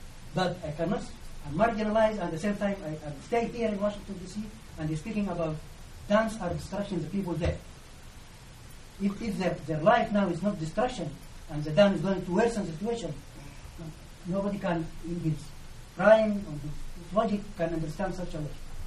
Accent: Nubia, Sudan; I'm from Nubia, Sudan.

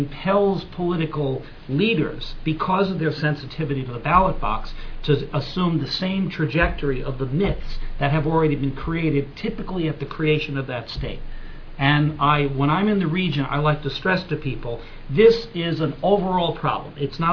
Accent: New York City, New York, United States; I'm a New Yorker, and it's bad enough being an American where we think there's a solution to every problem.

